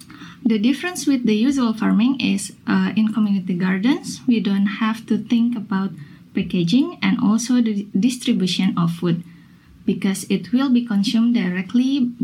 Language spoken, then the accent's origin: English; Bandung, West Java, Indonesia; I know a school in my hometown in Bandung, Indonesia.